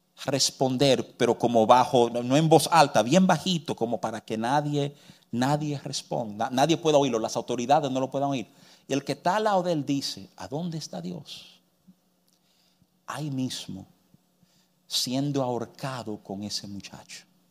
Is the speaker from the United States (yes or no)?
yes; United States; first language English; Spanish is a second language; me crié en los Estados Unidos y que el inglés es mi idioma nativo.